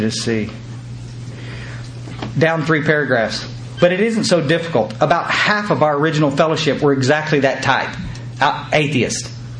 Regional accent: Texas, United States; I'm a Texan through and through, but gee whiz, I'd move here in a heartbeat.

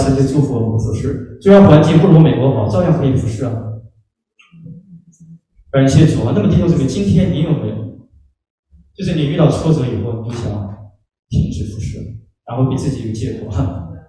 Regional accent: China; 尤其我们中国人这么勤快，怎么能闲得住呢？

